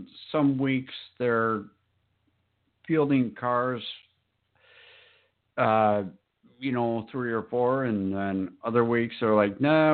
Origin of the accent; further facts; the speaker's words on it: Minnesota, United States; Let's not forget NHRA will be coming to Brainerd soon in my home state, August 16th through the 19th. The ARCA Series last appeared here in Minnesota as well.